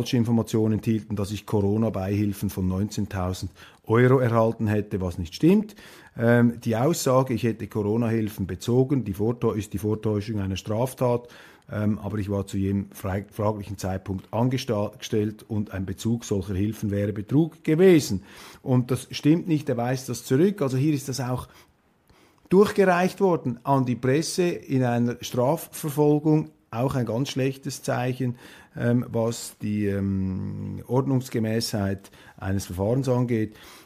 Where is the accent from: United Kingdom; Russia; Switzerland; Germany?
Switzerland; jetzt als Schweizer, kann man hier nur die Stirn runzeln.